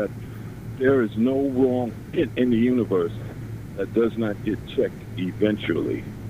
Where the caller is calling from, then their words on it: New York City, New York, United States; I'm calling from New York City.